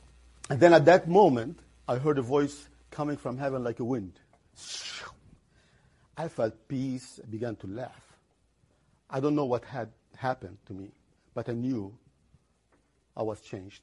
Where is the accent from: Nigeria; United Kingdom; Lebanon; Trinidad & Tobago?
Lebanon; now in Milwaukee, United States; I'm originally from Lebanon, American Lebanese now, praise God.